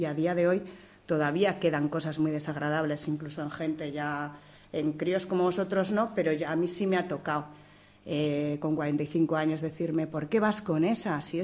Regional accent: Lecera, Aragon, Spain; also born or lived in Zaragoza; Yo nací en Zaragoza. Lo que pasa que a los 3 o 4 días ya me llevaron a Lecera, mis padres vivían en Lecera y yo me crié en Lecera. Y estuve allí hasta los 14 años, que me marché a estudiar a Zaragoza

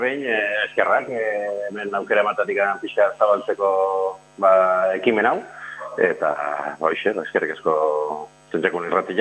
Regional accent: Ereñotzu, Basque Country, Spain; nire ideia zan, ba, nire herria da, Ereinotzu, eta bertako jendia, ba, pixka bat informatzeko

